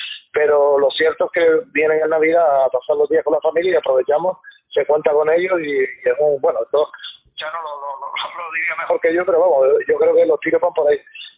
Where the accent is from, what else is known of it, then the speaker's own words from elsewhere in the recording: Canary Islands, Spain; Nosotros somos todos de Gran Canaria